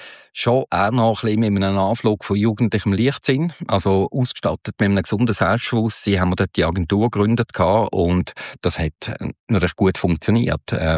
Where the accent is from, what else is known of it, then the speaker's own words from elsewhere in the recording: Basel, Basel-Stadt, Switzerland; ich bin in Basel aufgewachsen.